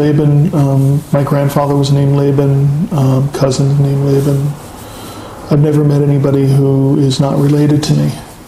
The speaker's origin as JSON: {"language": "English", "town": "Memphis", "region": "Tennessee", "country": "United States", "tie": "born or raised there", "also_born_or_lived": "New York", "said": "I wasn't born in Memphis. I was born in New York, the only one in the family who was. And we lived up north until I was around 10. Mm-hmm. And then we moved back to Memphis."}